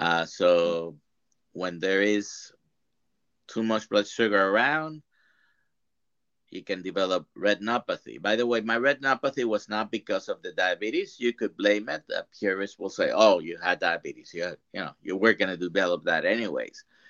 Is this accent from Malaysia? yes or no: no; Puerto Rico; I'm from Puerto Rico. I grew up eating rice and beans 2 times a day. We also eat a lot of the roots and fruits. It's it's the tropics, it's the Caribbean.